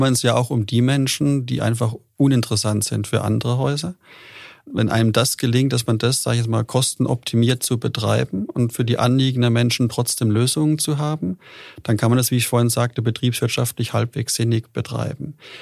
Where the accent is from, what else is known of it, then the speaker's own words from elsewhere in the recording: Rhineland-Palatinate, Germany; Wir sind ja aus Rheinland-Pfalz.